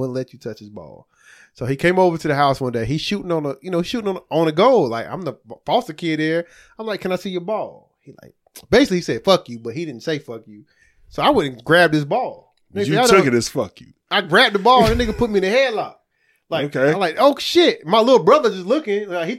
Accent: Winston-Salem, North Carolina, United States; I grew up in Winston-Salem.

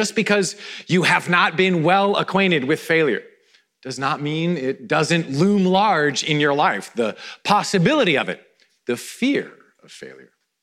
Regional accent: Vancouver, British Columbia, Canada; retired from the Vancouver Canucks, my hometown team.

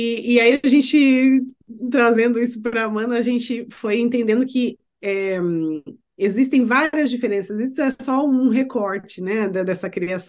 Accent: Brazil; E aí, quando a gente vem do Brasil, o choque que dá é né, para quem realmente vê isso

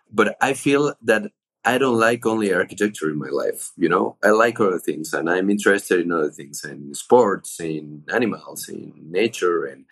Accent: Mexico; English is a second language; And me neither, from even when I am from Mexico.

